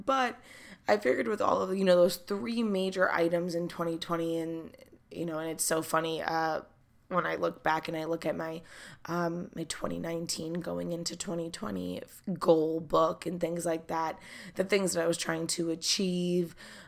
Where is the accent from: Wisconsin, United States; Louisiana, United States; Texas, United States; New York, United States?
New York, United States; I know COVID was a huge, huge factor, especially as a New Yorker